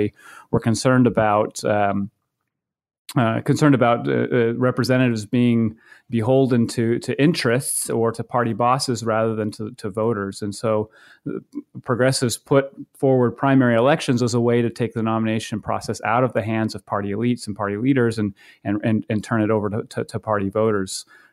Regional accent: Maine, United States; I grew up in Maine, and prior to going to graduate school, I worked on several campaigns in 2004 and 2006

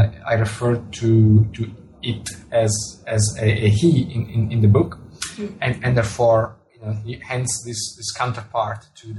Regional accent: Italy; first language Italian; English is a second language; Well, telescope in Italian, which is my mother tongue, is masculine

